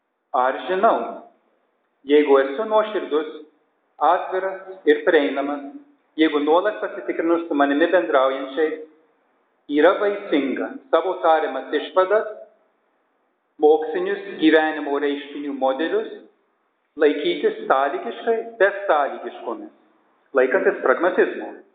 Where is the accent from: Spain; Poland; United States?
United States; California; aš, augdamas Kalifornijos utopijoje, jaučiau pareigą iš jos išeiti